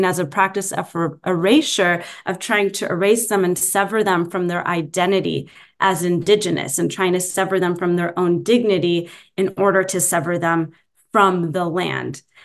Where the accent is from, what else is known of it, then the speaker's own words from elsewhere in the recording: California, United States; also born or lived in Jerusalem / Birzeit; now in Oakland, United States; I'm a Palestinian from Jerusalem and from the village of Birzeit in the West Bank, but I grew up in the Bay Area and I just returned here and live in Oakland now. So I've been living in Palestine on and off for the past decade.